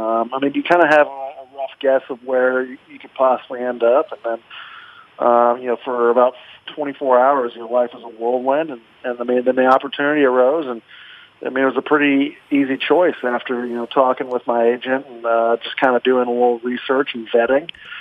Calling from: Kansas City, Missouri, United States; I'm here in Kansas City right now trying to get everything ready to roll back to Buffalo.

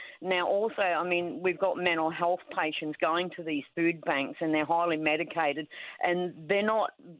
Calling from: Albury, New South Wales, Australia; I'm calling from Albury in New South Wales.

